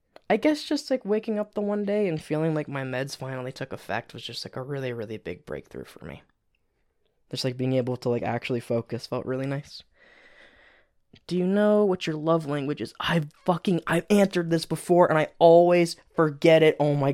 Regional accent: Canada; I won't answer exactly where I'm from, but I'm Canadian.

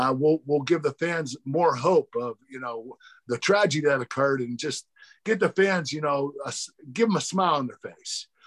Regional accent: Pittsburgh, Pennsylvania, United States; Pittsburgh. It was awesome. It was like the Olympics all over again. I had my family there. I'm in my hometown.

